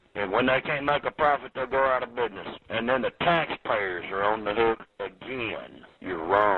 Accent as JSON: {"language": "English", "town": "Bellmead", "region": "Texas", "country": "United States", "said": "I'm from Bellmead, Texas."}